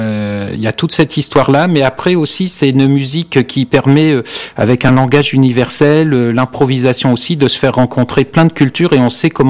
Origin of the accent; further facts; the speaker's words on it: Normandy, France; à l'origine, je viens d'une petite commune de Seine-Maritime